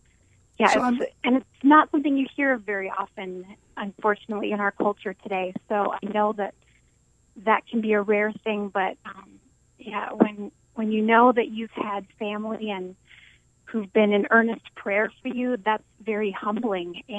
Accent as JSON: {"language": "English", "region": "Minnesota", "country": "United States", "tie": "born or raised there", "lives_now": "Dallas, United States", "said": "I grew up on a farm in central Minnesota and now live in Dallas, Texas, but yeah, I still go back to the farm every once in a while."}